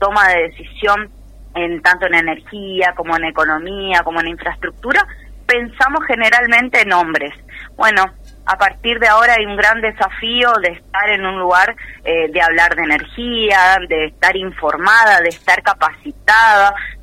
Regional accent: Argentina; Porque nosotros somos argentinos también.

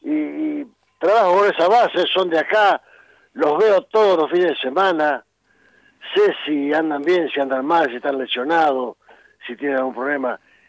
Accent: Argentina; Como argentino, como futbolero

